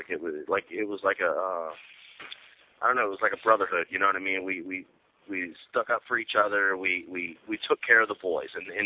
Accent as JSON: {"language": "English", "country": "United States", "said": "Now, you know, I'm an American. I'm a free man. I did my fighting for this country."}